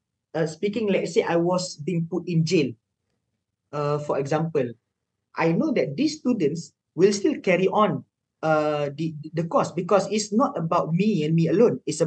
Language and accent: English; Malaysia; I mean, being a Malaysian parent, of course, they will think the same thing